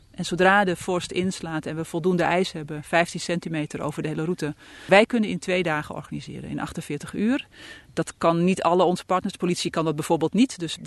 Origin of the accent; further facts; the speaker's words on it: Friesland, Netherlands; Ik ben een Fries. Ik ben geboren in Friesland.